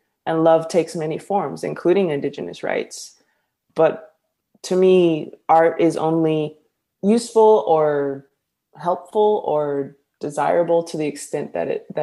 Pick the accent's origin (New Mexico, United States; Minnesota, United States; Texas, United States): New Mexico, United States; Taos; So in that manner, I present myself as a Diné woman. And I grew up in Taos, New Mexico.